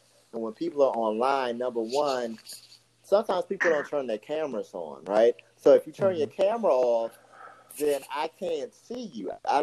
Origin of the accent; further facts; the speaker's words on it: Maryland, United States; also born or lived in South Carolina; I'm from the DMV. So that's for listeners, I don't know where people are from. DMV means DC, Maryland, Northern Virginia, that area. Spent a couple of years in South Carolina because I have family from there.